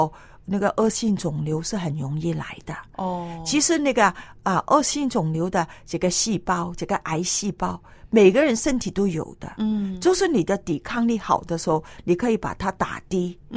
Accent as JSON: {"language": "Chinese", "country": "China", "said": "因为我们中国人就是讲的嘛"}